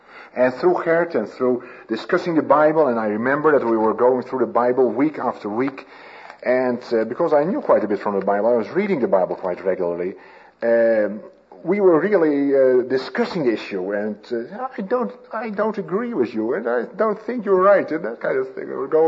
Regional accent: Leeuwarden, Friesland, Netherlands; in my hometown, that was in north of Holland, Friesland, in a town Leeuwarden.

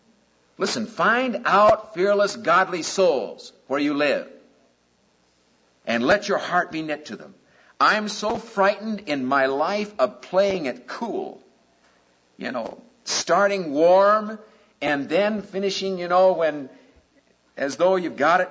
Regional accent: Des Moines, Iowa, United States; that young guy that came, I grew up with in Des Moines, Iowa, was a friend of my sister Charlotte and me

